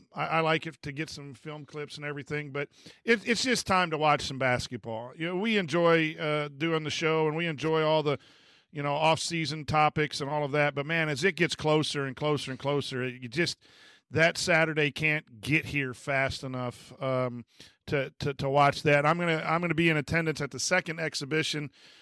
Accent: La Porte, Indiana, United States; LaPorte, hometown, my hometown. So I'm going to go see my mom for breakfast.

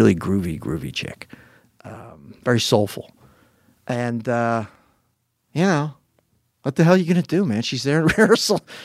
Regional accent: Haddonfield, New Jersey, United States; also born or lived in Philadelphia, Pennsylvania; Philadelphia, my hometown. Well, actually where I was born, Haddonfield's my hometown, but Philadelphia's where I was born, and I spent a year there.

